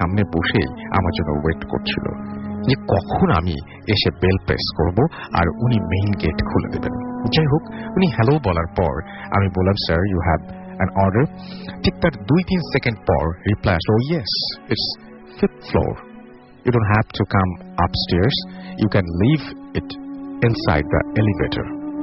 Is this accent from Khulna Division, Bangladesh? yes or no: no; Raozan, Chittagong Division, Bangladesh; now in Netherlands; আমার দেশের বাড়ি চিটাগংয়ের রাউজানে। আমি হল্যান্ডে থাকি, হল্যান্ডে একটা ইউনিভার্সিটিতে আমি applied science and international business নিয়ে পড়ছি।